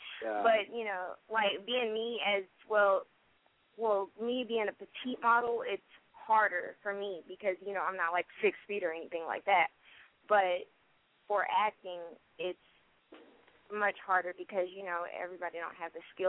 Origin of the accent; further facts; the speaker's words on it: Georgia, United States; I'm a model and I'm an actress, and I'm from Georgia.